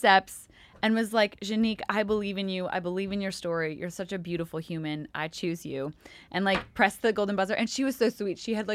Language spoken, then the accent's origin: English; Calgary, Alberta, Canada; Canada, actually, where I am originally from. I'm from Calgary